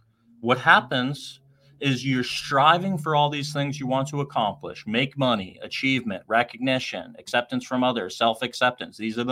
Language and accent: English; Boston, Massachusetts, United States; I'm this kid from Boston, Massachusetts.